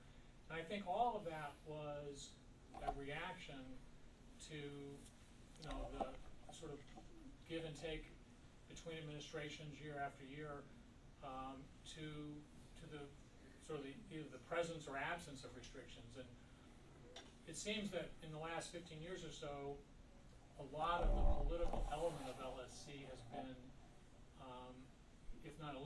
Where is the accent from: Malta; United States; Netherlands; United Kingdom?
United States; Louisville, Kentucky; from Louisville.